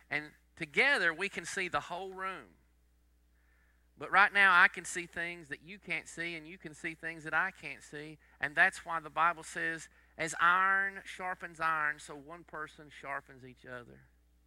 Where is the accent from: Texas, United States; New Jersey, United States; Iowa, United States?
Texas, United States; I'm from Northeast Texas and I lived other places and got to see other things, so I got to see other cultures. And when I moved back to Northeast Texas